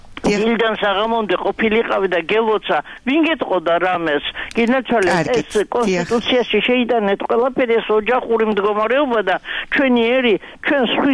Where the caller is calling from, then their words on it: Imereti, Georgia; იმერეთიდან გირეკავთ, მაგრამ ასე უსიყვარულოდ არ შეიძლება ცხოვრება.